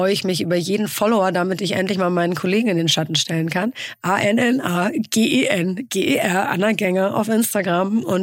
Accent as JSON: {"language": "German", "region": "Hamburg", "country": "Germany", "said": "Das ist wie übrigens als Hamburger, man sagt nur Moin Moin, wenn man aus der Arbeiterklasse kommt."}